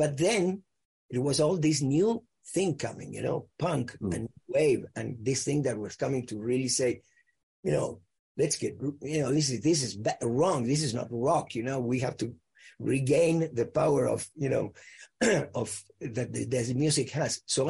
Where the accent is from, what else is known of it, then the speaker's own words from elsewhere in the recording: Argentina; moved away; I was coming from Argentina, where, you know, you could go to jail just for playing that music. And, mm-hmm. and by the time I came here, which was 78